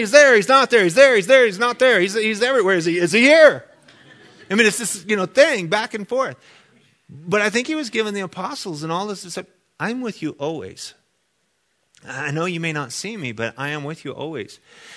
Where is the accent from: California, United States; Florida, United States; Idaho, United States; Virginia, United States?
Idaho, United States; And I'm for heaven's sakes, I'm from Idaho.